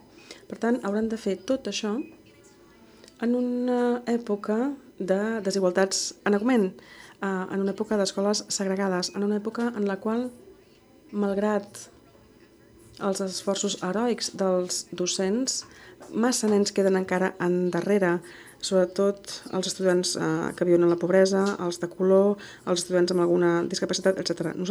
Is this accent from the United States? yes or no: yes; Pittsburgh, Pennsylvania, United States; soc estratega de Remake Learning i vinc de Pittsburgh, Pennsylvania, que es troba a l'est dels Estats Units. És una àrea metropolitana amb uns 2,5 milions de persones